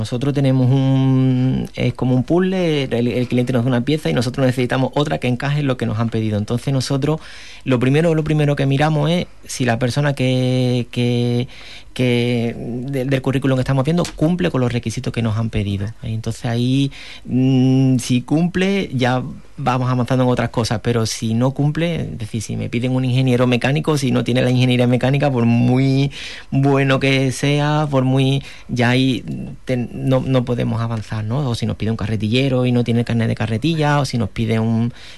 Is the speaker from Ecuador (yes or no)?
no; Huelva, Andalusia, Spain; ya que estamos en Huelva, somos de Huelva